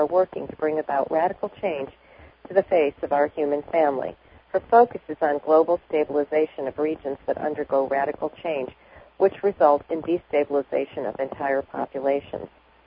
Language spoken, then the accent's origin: English; Ireland; I'm also Irish.